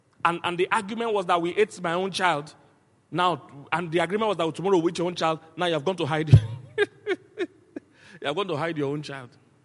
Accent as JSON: {"language": "English", "town": "Festac", "region": "Lagos", "country": "Nigeria", "tie": "born or raised there", "said": "In fact, the house I grew up in Festac, my parents won that house."}